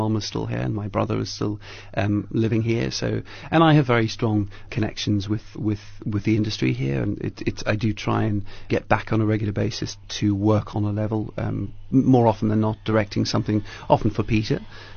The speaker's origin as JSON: {"language": "English", "town": "Cape Town", "region": "Western Cape", "country": "South Africa", "tie": "born or raised there", "moved": "yes", "lives_now": "United Kingdom", "said": "I was born and raised in Cape Town, left for a period of time, and I completed my schooling in the UK, but then came back, and I was a student at UCT, and then I've been living back in the UK for about 15 years now."}